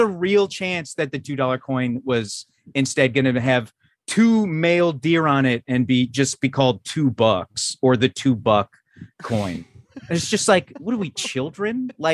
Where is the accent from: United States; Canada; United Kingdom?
Canada; Calgary, Alberta; also born or lived in Toronto; I grew up in Calgary, but I moved down here from Toronto. And I really hated growing up in Calgary.